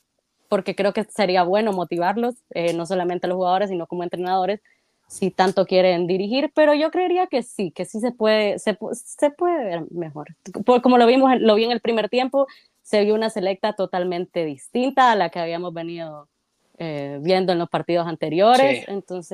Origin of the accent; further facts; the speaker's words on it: El Salvador; como salvadoreños estamos también siempre acostumbrados a para hablar todo lo malo somos los mejores